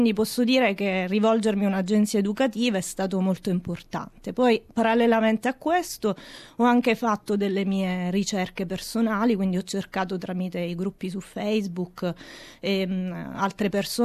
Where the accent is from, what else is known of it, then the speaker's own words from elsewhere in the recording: Palermo, Sicily, Italy; moved away as an adult; now in Australia; Allora, io sono di Palermo, ho 33 anni